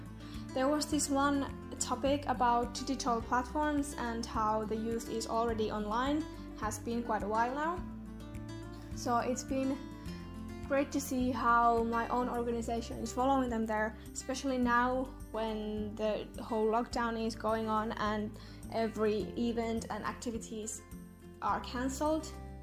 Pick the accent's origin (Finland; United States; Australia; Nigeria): Finland; I'm from Finland, so I'm a member of 4-H Finland.